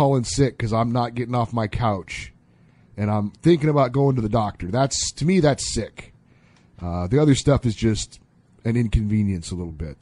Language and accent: English; California, United States; also born or lived in Hawaii; look, I was born in Hawaii and raised in California